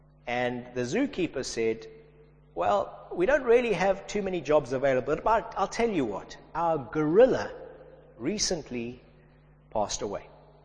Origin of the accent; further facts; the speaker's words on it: Zimbabwe; I grew up in Zimbabwe and we used to go white water rafting on the Zambezi River.